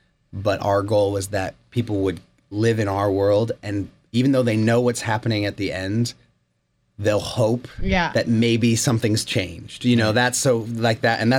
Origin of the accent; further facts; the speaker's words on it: Massachusetts, United States; also born or lived in California / upstate New York; I was born in California, but moved very, very quickly by the time I was 2 years old to Massachusetts, and then moved from there to upstate New York. So I'm an East Coaster